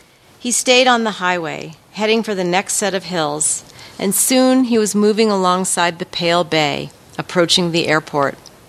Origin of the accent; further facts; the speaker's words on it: Stanford, California, United States; I grew up on the Stanford campus. It was very groomed and tidy, and we had sidewalks and stores we could ride our bikes to.